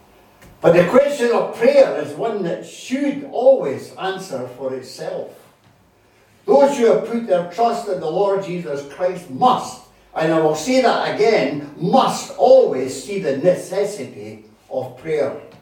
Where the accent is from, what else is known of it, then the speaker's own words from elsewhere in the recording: Scotland, United Kingdom; And of course, being a Scot, one of my favourite characters in church history, especially Scottish church history, is John Knox.